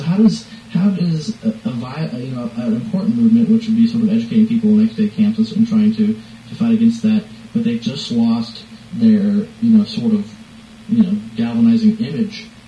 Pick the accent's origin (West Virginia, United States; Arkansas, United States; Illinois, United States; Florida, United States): Arkansas, United States; now in Tennessee, United States; I'm from Arkansas, and I live in Tennessee